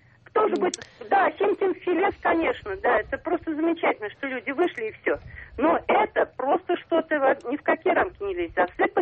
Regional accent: Moscow, Russia; я из Москвы.

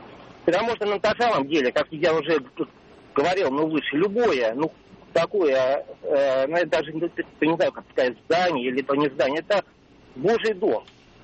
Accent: Moscow, Russia; я из Москвы.

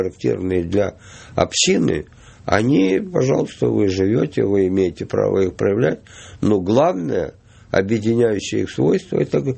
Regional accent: Odesa, Odesa Oblast, Ukraine; У меня на родине, в Одессе, были разговоры, что могут начать говорить.

